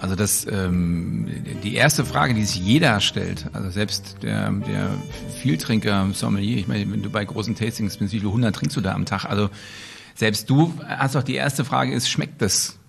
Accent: Germany; nun komme ich aus der DDR

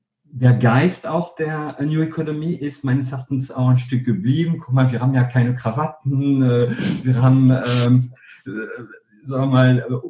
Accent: Hauts-de-France, France; German is a second language; wie man es hören kann, ich bin gebürtiger Franzose. Aufgewachsen bin ich in einem kleinen Dorf in Nordfrankreich. Mhm. Also für diejenigen, die Willkommen bei den Stis, der Film gesehen haben, dann bin ich einer, ich bin ein Sti.

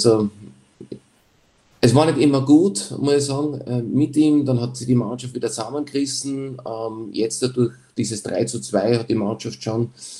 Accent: Graz, Styria, Austria; Hätte ich auch unterschrieben, als Grazer nach 18 Runden jetzt da gegen Ende dieses Jahres auf Platz 2 zu stehen

